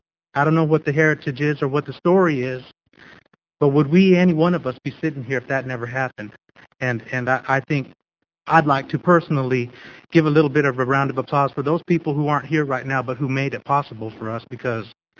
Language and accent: English; Las Cruces, New Mexico, United States; I'm from Las Cruces, New Mexico, and born and raised, generations and generations, they tell me.